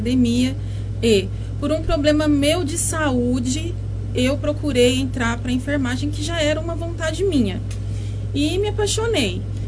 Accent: Uberlândia, Minas Gerais, Brazil; quando eu me mudei pra cá, porque eu não sou daqui, eu sou de Uberlândia.

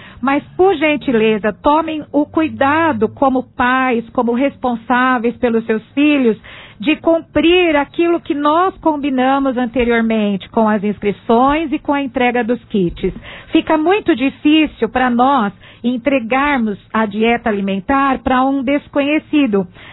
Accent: Monte Alto, São Paulo, Brazil; essa população de Monte Alto, que é a minha terra, né? A nossa terra.

